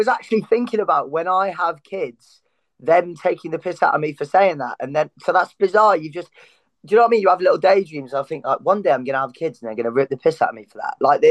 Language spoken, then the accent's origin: English; Cheltenham, South West England, United Kingdom; now in London, United Kingdom; I'm from Cheltenham in between Birmingham and Bristol, so we, like, you know, that was always a thing growing up.